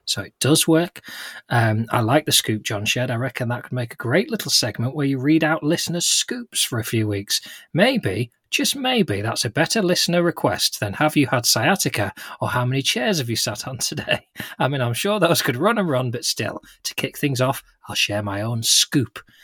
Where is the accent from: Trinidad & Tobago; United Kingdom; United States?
United Kingdom; England; He doesn't know I'm English.